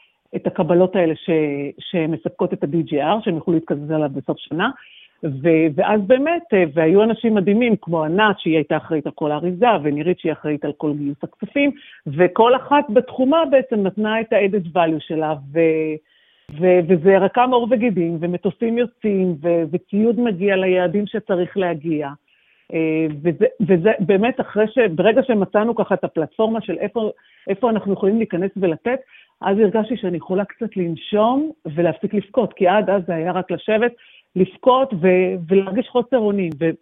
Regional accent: Ra'anana, Central District, Israel; אנחנו מרעננה ובעלי מגני תקווה, אז ככה הם במקומות יותר בטוחים.

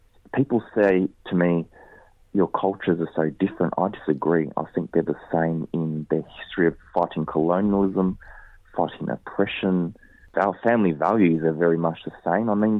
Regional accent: Australia; I was born in Australia. I don't see myself as an Australian, because in growing up in Australia, you felt stigmatised for having a funny sounding surname and ethnic background. You know, I was always growing up around Macedonian culture and Māori culture

